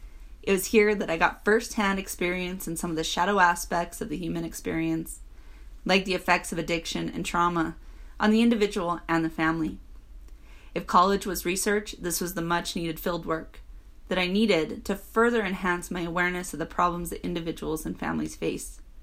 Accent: Trinidad & Tobago; accent: Trinidadian; instead allowed me to play and explore the deep questions I had about life in my own Trinidadian accent.

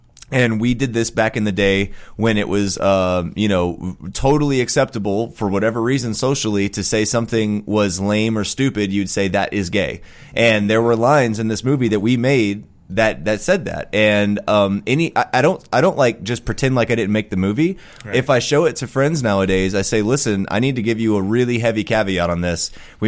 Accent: Texas, United States; And I think when I grew up in Texas, Apu was the proxy for everyone who owned a convenience store in white culture.

